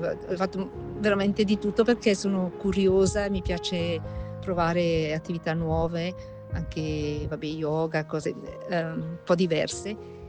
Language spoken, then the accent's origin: Italian; Alzano Lombardo, Lombardy, Italy; anche se sono di Bergamo, di Alzano Lombardo.